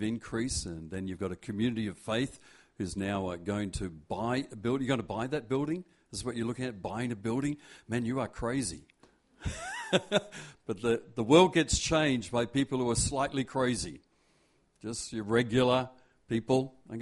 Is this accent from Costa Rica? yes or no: no; Perth, Western Australia, Australia; I remember as a child growing up in Perth